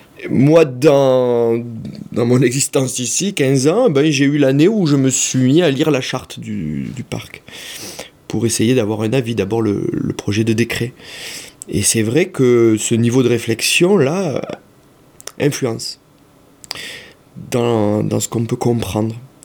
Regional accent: Piedmont, Italy; French is a second language; C'est peut-être aussi parce que j'y ai vécu mon enfance dans le Piémont

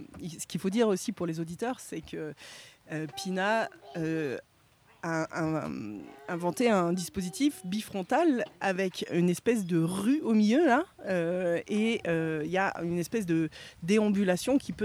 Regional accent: Montluçon, Auvergne-Rhône-Alpes, France; born there; now in Haute-Loire, France; Je suis née à Montluçon. Je vis en Haute-Loire, bon, c'est pas loin

